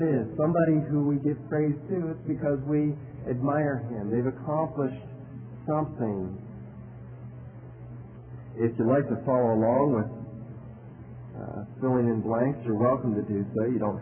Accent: Ohio, United States; I was going to a soccer camp in my hometown at the local university, Ohio Wesleyan University.

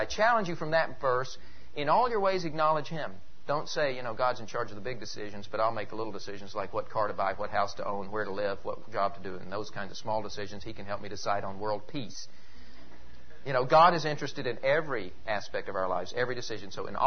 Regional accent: Tennessee, United States; I think when I was growing up in Tennessee, there was a singer named

